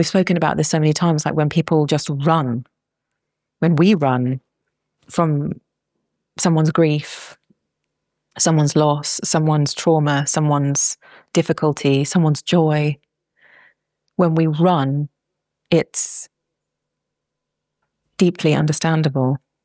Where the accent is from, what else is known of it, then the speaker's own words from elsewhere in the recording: England, United Kingdom; I always joke with myself about a cup of tea and being English